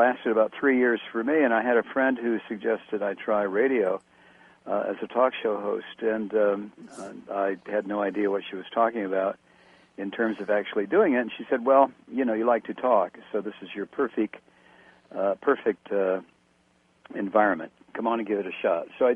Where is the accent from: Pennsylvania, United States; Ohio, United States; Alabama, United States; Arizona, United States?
Ohio, United States; Toledo; moved away as an adult; now in Atlanta, United States; I was brought up in Ohio and spent up until I was about 21 in the Toledo area, and then moved south as a distribution person for Look magazine, and stayed in the South. I've been in the South for about 45 years now.